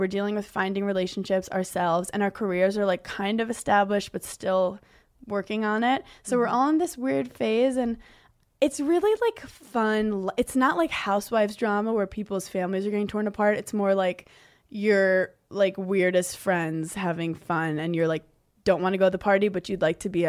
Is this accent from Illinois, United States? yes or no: no; Brooklyn, New York, United States; your friends don't have pools growing up in Brooklyn.